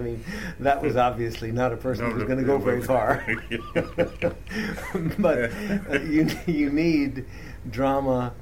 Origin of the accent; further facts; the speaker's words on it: United States; If I say to you, you know, as an American, let's go to town.